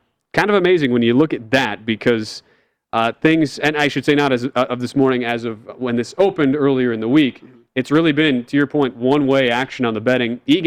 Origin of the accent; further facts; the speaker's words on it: Milwaukee, Wisconsin, United States; because the Milwaukee Bucks, my hometown team, in a game 7 against the Brooklyn Nets.